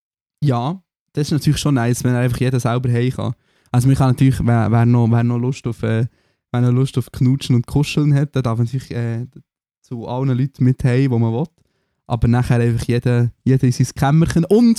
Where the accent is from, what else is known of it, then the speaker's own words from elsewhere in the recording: Bern, Switzerland; Ich als Berner, bin ich da enttäuscht.